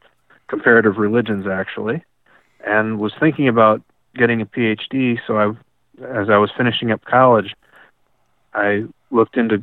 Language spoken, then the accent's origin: English; Detroit, Michigan, United States; Yes, I grew up in Detroit.